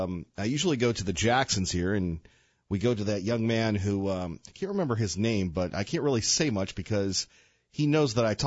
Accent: United States; and, you know, I'm an American guy

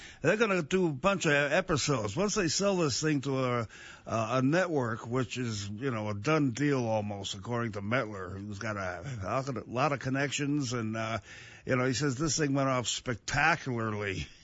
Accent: Ireland; I'm 300 pounds, and I got a brown belt in Hapkido, and I'm an Irishman.

